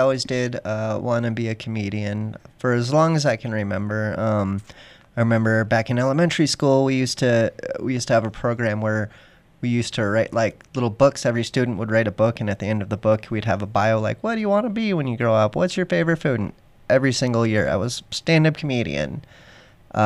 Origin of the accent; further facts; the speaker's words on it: Denver, Colorado, United States; Yep. Born and raised right here in Denver, Colorado. Never left. Try as I might, I'm still here.